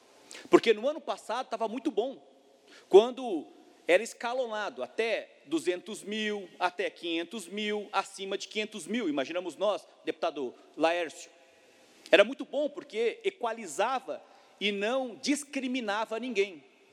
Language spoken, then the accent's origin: Portuguese; Lages, Santa Catarina, Brazil; Na minha terra, que é Lages